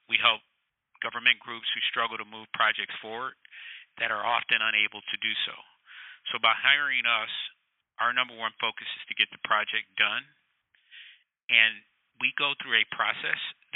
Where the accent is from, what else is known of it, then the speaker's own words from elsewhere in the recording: Joliet, Illinois, United States; I grew up in Joliet, Illinois, the Chicagoland area. Went from there to Morehouse College to play on a tennis scholarship.